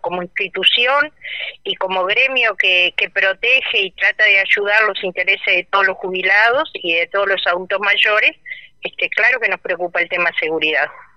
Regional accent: Montevideo, Uruguay; now in Barra del Chuy, Uruguay; Nosotros venimos de Montevideo, hace 17 años que vivimos en Barra

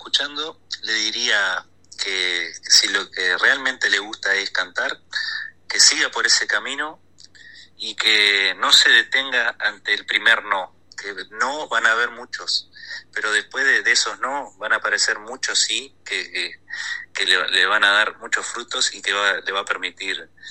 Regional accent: Tacuarembó, Uruguay; poder hacer el show con canciones propias acá en Tacuarembó, y que la gente de mi pueblo me haya recibido

